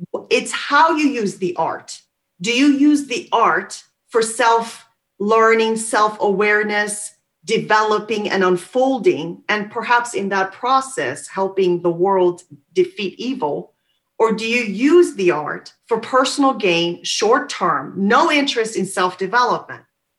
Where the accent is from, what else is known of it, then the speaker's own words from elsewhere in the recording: Missouri, United States; I grew up in Missouri.